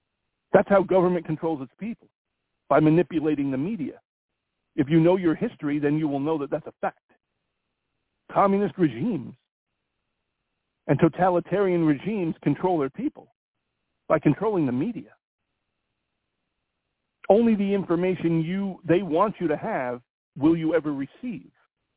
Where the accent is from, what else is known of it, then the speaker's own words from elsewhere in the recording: Ireland; I'm Irish, so I'll say the Irish.